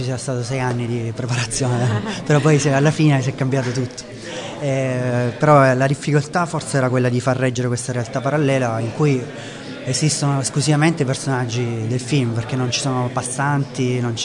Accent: Lecce, Apulia, Italy; born there; per me, che sono nato a Lecce, magari non in provincia di Lecce, erano un po' lontane, perché per chi come me è nato a Lecce

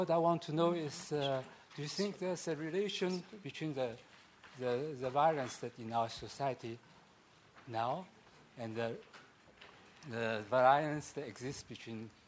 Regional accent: China; from Sinakong, China.

